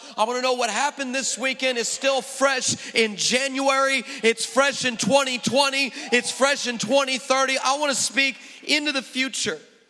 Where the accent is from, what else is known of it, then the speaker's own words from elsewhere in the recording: United States; I'm American. We don't know anything, okay?